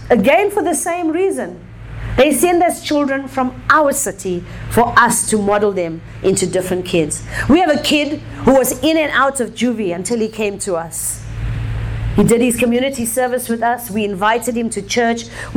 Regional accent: South Africa; I'm South African. This is a common term in South Africa.

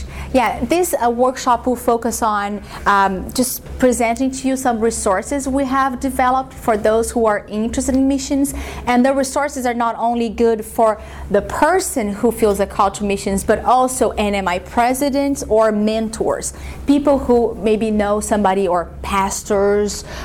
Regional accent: Brazil; English is a second language; now in United States; So I've been here in the U.S. for 15 years, but I am originally from Brazil. Yes, so I am from Brazil

